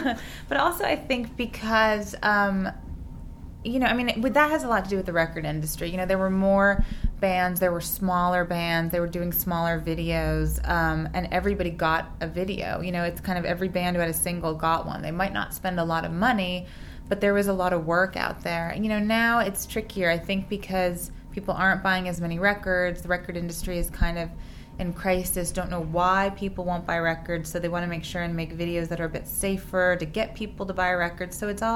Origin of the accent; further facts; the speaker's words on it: Los Angeles, California, United States; No, I grew up in Los Angeles, and I went there.